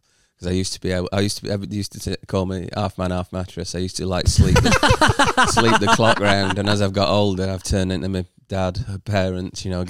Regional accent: United Kingdom; as a British player

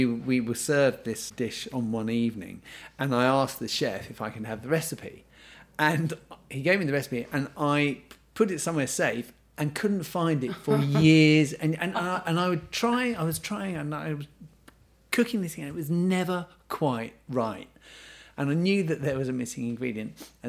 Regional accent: England, United Kingdom; I'm English.

